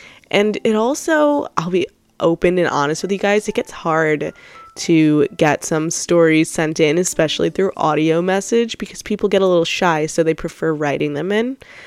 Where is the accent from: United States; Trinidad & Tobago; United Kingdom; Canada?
Trinidad & Tobago; because I am also Caribbean background, but I'm Trinidadian, not Jamaican.